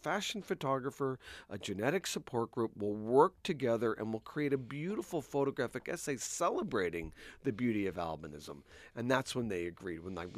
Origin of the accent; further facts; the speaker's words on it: New York, United States; And you know, I don't give up quite so easy. I'm a New Yorker.